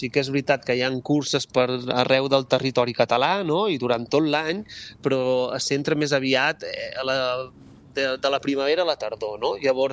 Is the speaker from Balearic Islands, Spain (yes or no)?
yes; Sóller, Balearic Islands, Spain; accent: Mallorcan; Jo soc de la serra de la Serra de Tramuntana, llavors, Solla, de Solla